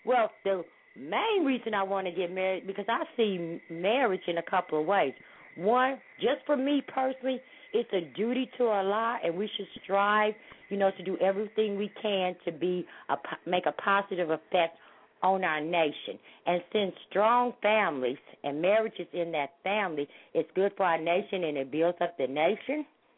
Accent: St. Louis, Missouri, United States; now in San Diego, United States; I'm originally from St. Louis. I'm out, I'm living here in San Diego, California right now with Mosque number 8.

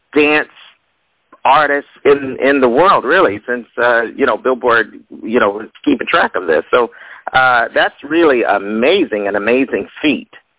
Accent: Ohio, United States; I know that we're from Ohio

